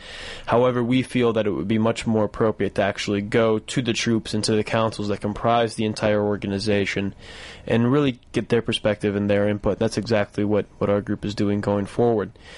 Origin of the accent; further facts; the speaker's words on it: Iowa City, Iowa, United States; also born or lived in Wisconsin; So I was raised by a lesbian couple in the Midwest. I was born in Wisconsin, but have spent most of my life living in Iowa City, Iowa.